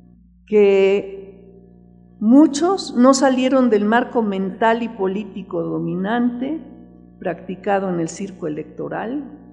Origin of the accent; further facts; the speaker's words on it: Mexico; cómo podemos ser útiles como mexicanos todos para despertar a este país y transformarlo